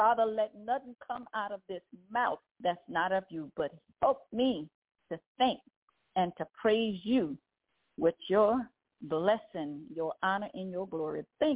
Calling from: Baton Rouge, Louisiana, United States; I am calling from Baton Rouge, Louisiana.

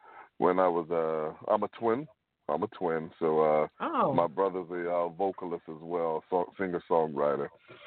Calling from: Atlanta, Georgia, United States; I'm actually calling from the ATL.

